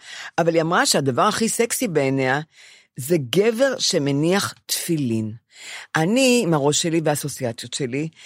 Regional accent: Bnei Brak, Tel Aviv District, Israel; כשאני גדלתי בבני ברק, אף אחד לא השוויץ בכלום.

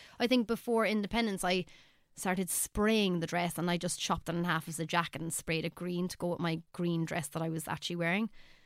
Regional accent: Ireland; Just, for me, as an Irish artist, being able to hear another woman with a voice that kind of makes me feel safe.

